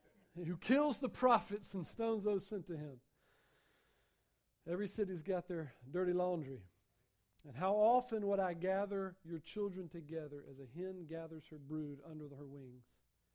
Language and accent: English; Rocky Mount, North Carolina, United States; I'm from Rocky Mount